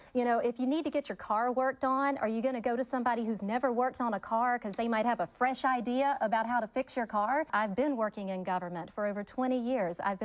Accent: Lancaster, South Carolina, United States; I'm from Lancaster, a community that was devastated a decade ago when our textile mill closed.

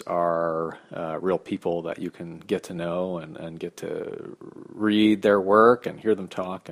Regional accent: Key West, Florida, United States; I mean, I think for me, you know, growing up in Key West, the seminar matters because it makes and keeps Key West a literary place

